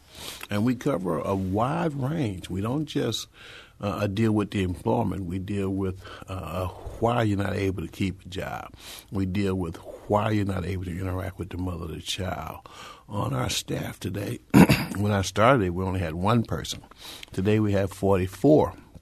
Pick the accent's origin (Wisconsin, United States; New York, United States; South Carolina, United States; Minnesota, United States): New York, United States; Rochester; also born or lived in Memphis, Tennessee; I was born in Memphis, Tennessee, in the 50s and the 60s with segregation. My parents did, like a lot of African Americans did, they migrated to the north, moving us to Rochester, New York.